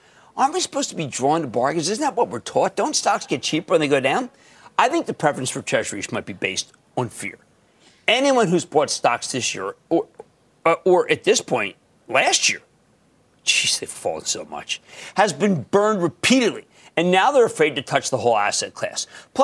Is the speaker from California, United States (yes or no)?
no; New Jersey, United States; Let's go to John in New Jersey, my home state.